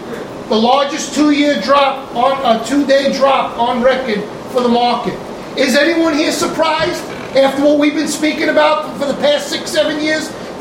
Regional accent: United States; I am an American. I live in America, but I am a Christian first.

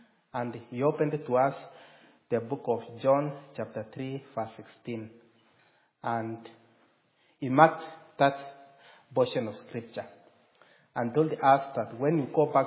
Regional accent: Kenya; I come from Kenya.

